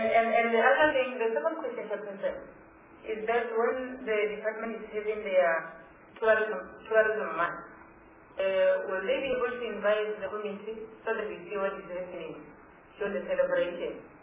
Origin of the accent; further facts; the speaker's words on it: Limpopo, South Africa; I'm from the Pope. And it's not that I'm biased, but I want at least the people of Limpopo to be able to at least get help